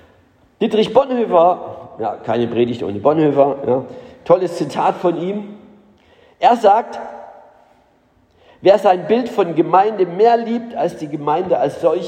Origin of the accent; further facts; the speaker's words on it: Berlin, Germany; gerade in so einer Stadt wie Berlin, ich bin ja Berliner